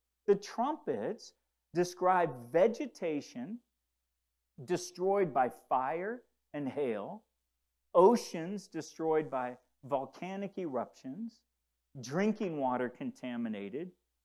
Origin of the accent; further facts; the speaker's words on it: DR Congo; Where I grew up in the Congo